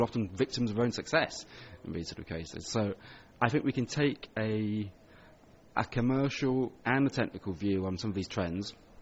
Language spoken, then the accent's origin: English; Manchester, North West England, United Kingdom; moved away as an adult; I'm Chief Technology Officer at Avanade in the UK. I'm from Manchester in the UK originally. I lived in the south for many years now.